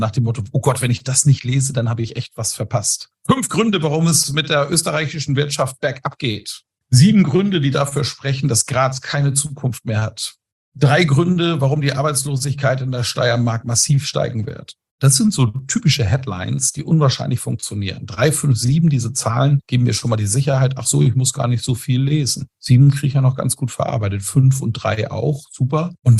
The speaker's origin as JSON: {"language": "German", "region": "Schleswig-Holstein", "country": "Germany", "tie": "born or raised there", "said": "Wir kommen aus einem eher konservativen Haus. Mein Vater war Bauer, die hatten einen großen Bauernhof. Und wie alle Bauern in Schleswig-Holstein, wo ich groß geworden bin, war auch mein Vater eher mit rechts"}